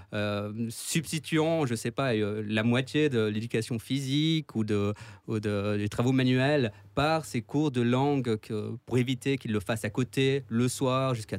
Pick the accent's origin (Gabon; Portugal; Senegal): Portugal; il faut être honnête, je suis portugais